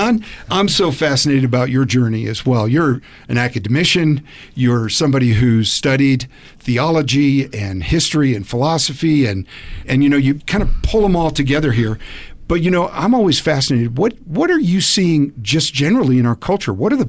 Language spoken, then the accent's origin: English; New Jersey, United States; I'm from New Jersey, please.